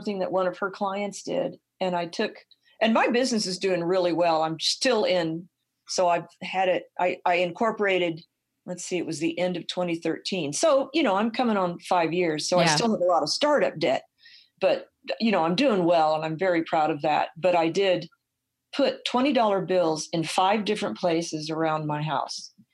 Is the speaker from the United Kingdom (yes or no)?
no; Mount Vernon, Illinois, United States; now in Denver, United States; Well, Southern Illinois. I'm from Mount Vernon.